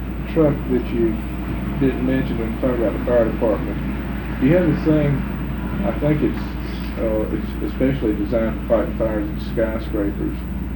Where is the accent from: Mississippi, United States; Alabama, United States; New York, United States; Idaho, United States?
Alabama, United States; I'm from Alabama.